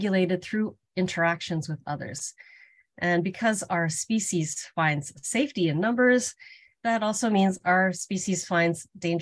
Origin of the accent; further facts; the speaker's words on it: Toronto, Ontario, Canada; In my own life, growing up in Toronto, it was the era of DIY